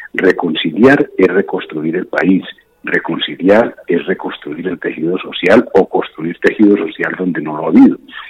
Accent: Colombia; Esos somos los colombianos

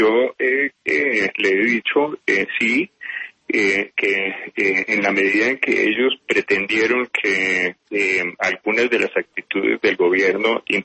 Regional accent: Colombia; como colombiano

